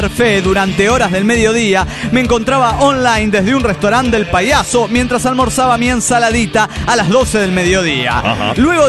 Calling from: La Plata, Buenos Aires Province, Argentina; de La Plata, Argentina.

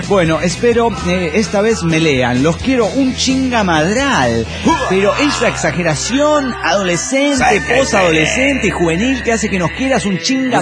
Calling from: Alejandra, Santa Fe, Argentina; de Alejandra Santa Fe

